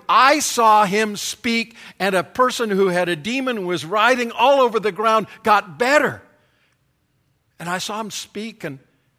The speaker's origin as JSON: {"language": "English", "region": "Northern District", "country": "Israel", "tie": "born or raised there", "said": "We grew up in the Galilee, loved the Galilee. It's open and it's clean."}